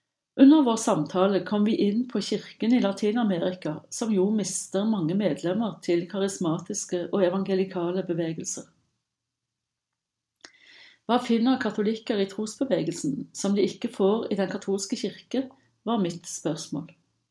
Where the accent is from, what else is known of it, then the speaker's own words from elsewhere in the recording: Stavanger, Rogaland, Norway; var torgmøter i min hjemby Stavanger